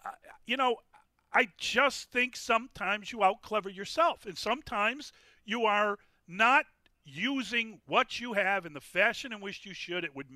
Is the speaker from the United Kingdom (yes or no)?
no; Missouri, United States; I think that there is this I'm from Missouri, you got to show me element that's going on.